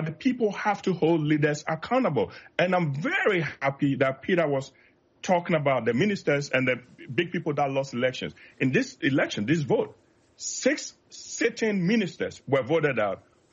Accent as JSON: {"language": "English", "town": "Kibi", "region": "Eastern Region", "country": "Ghana", "said": "I'm from Kibi, the hometown of the president."}